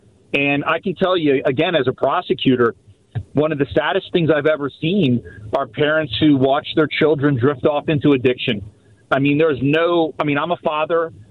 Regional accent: Harrisburg, Pennsylvania, United States; I grew up in Harrisburg, and I joined the Navy right out of high school.

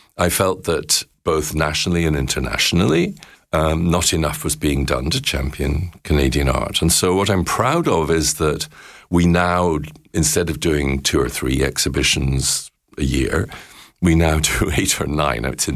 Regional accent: United Kingdom; I hate bragging because I'm British

